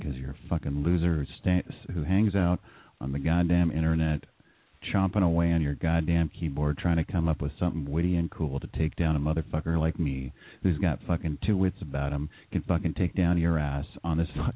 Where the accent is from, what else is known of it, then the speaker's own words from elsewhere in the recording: San Jose, California, United States; I grew up in San Jose, and I still go back there and frequent some of these establishments.